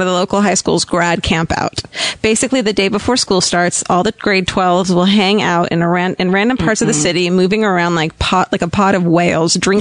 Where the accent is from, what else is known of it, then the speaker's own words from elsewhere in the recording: Victoria, British Columbia, Canada; I am from Victoria, BC in Canada, British Columbia, right?